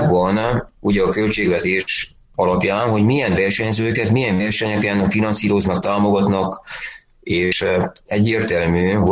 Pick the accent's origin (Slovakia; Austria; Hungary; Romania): Romania; Odorheiu Secuiesc, Harghita; 1973-ban születtem Székelyudvarhelyen, ott végeztem Tamás Áron gimnáziumban